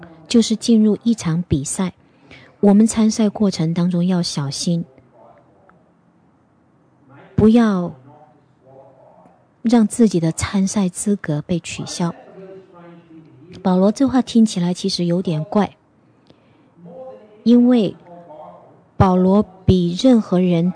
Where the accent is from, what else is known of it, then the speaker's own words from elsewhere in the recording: Australia; 我们当时作为澳洲人有点想把那个裁判拉下场